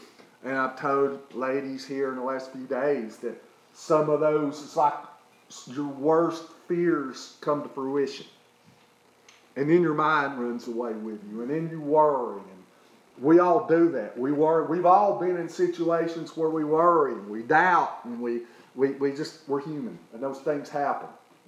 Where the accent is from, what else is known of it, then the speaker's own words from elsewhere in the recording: Tennessee, United States; I grew up in East Tennessee, and there was a family there.